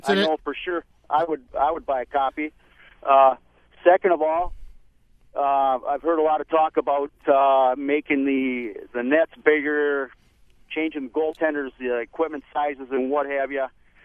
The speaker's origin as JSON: {"language": "English", "town": "St. Paul", "region": "Minnesota", "country": "United States", "tie": "born or raised there", "said": "I grew up on West 7th Street in St. Paul, and I've been an NHL fan since 1960."}